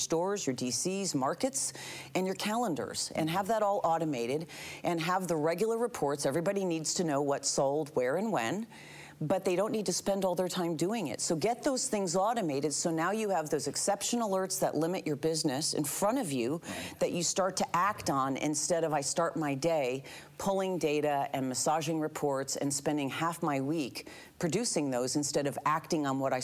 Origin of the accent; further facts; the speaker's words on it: New York, United States; I'm from the Northeast. For some of you who can't tell, I'm a New Yorker born and bred. I've retransplanted here for 15 years.